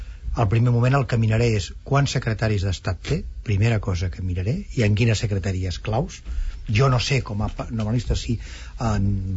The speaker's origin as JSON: {"language": "Catalan", "region": "Catalonia", "country": "Spain", "said": "com a català i com a catalanista en sentit genèric"}